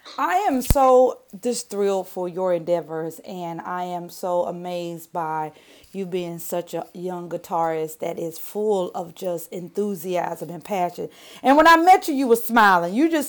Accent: Louisiana, United States; I grew up with that. I'm from the South. I'm from Louisiana.

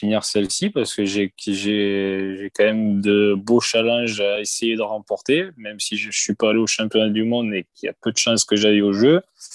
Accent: Occitanie, France; also born or lived in Seine-et-Marne; now in Marseille, France; je suis à Marseille actuellement, mais je suis pas originaire de Marseille. Donc, moi, j'étais plutôt originaire de l'Hérault.

